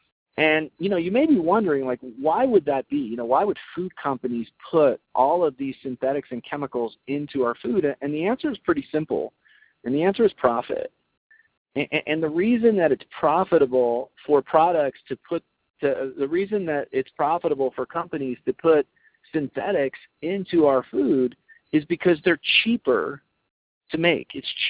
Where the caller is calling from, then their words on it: Weldon, California, United States; I'm calling in from Weldon, California, just outside the Native Springs Oasis Retreat in beautiful California.